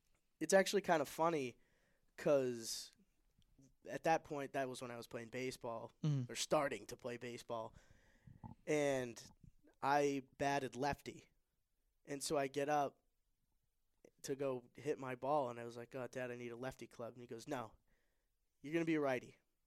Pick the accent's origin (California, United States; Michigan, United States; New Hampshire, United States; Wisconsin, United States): New Hampshire, United States; Salem; I am from New England, specifically the Salem, New Hampshire region.